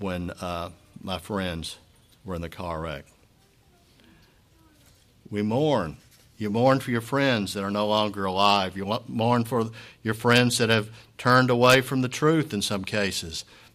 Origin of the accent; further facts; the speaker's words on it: United States; I'm proud that I'm an American. You know, America has done a lot of stupid things, but I'm proud to be an American